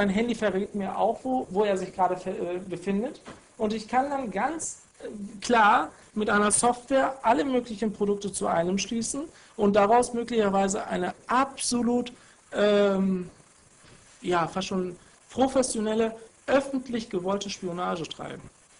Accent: Germany; nein, ich bin in Deutschland

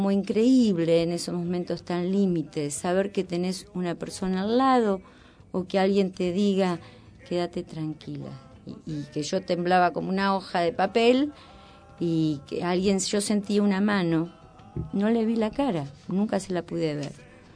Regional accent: La Plata, Buenos Aires Province, Argentina; born there; yo soy nacida en La Plata, un lugar que en la década del 70 tuvo como, fue muy nombrado.

